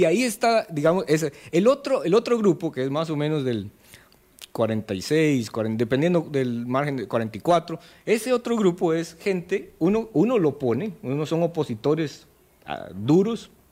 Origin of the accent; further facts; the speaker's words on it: Costa Rica; esta interpretación de cómo somos los costarricenses en términos del apoyo al gobierno